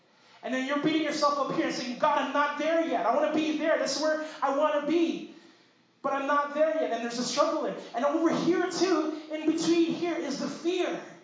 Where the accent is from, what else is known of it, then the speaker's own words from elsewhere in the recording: Philippines; As you know, I'm Filipino.